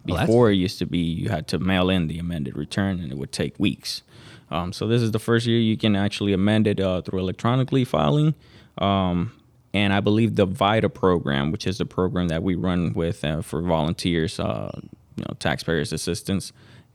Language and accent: English; Florida, United States; I'm from Florida, guys, so I love it too.